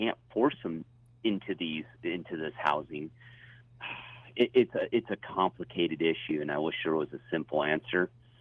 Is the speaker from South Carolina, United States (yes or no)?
no; Lone Pine, California, United States; I grew up in Lone Pine.